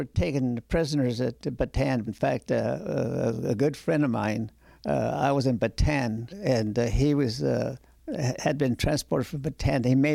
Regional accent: Fresno, California, United States; I remember I grew up

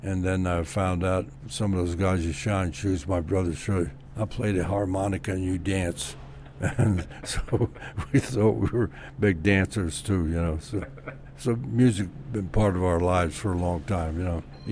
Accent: New Jersey, United States; also born or lived in New York; He asked me, where are you from? I said, New Jersey, born in New York.

